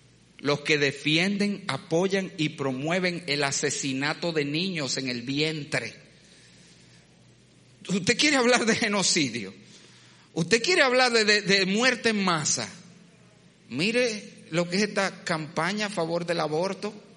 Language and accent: Spanish; Dominican Republic; Señores, somos todos dominicanos